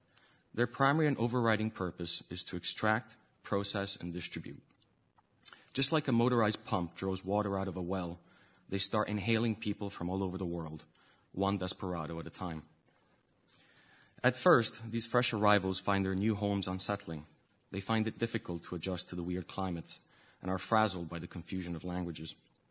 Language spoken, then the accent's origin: English; Abu Dhabi, United Arab Emirates; I'm of mixed parentage, I find the easiest thing to say about my background, really, and this is by way of introduction, is that I'm from Abu Dhabi. As in, I like to think of myself as specifically from a city rather than from a country.